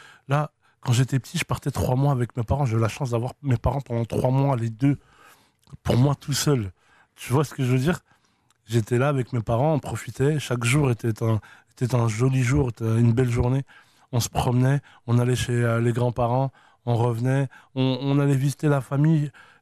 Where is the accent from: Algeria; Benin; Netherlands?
Algeria; Tolga, Biskra Province; ça reste et ça restera jamais Tolga. Ma ville natale avec mes parents.